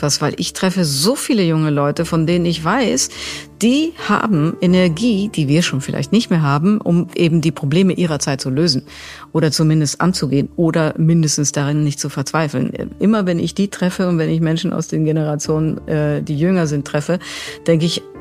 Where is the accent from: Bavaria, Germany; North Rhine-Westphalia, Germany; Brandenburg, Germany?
Bavaria, Germany; Ich bin total areligiös. Also das war ja schon, als ich konfirmiert wurde. Aber ich habe einfach eine Gemeinde damals gehabt, in der ich aufgewachsen bin in Bayern